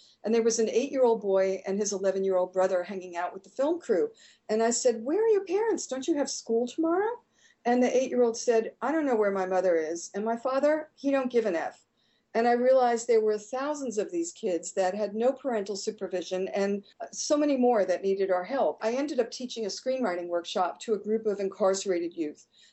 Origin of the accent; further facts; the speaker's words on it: Long Island, New York, United States; now in Los Angeles, United States; I'm originally from Long Island in New York, but when I've lived in LA for over 30 years